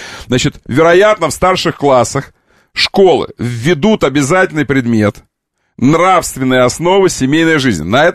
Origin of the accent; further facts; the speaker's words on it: Omsk, Omsk Oblast, Russia; Кутырлы, ку-ку, ребята, это рядом с Омском. Наше омское село. Ты знаешь, что я из Омска?